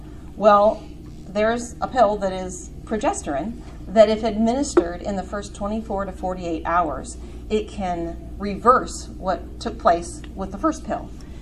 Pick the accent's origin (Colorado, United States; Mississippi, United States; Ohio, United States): Colorado, United States; Colorado, of all places, my home state, they're crazy.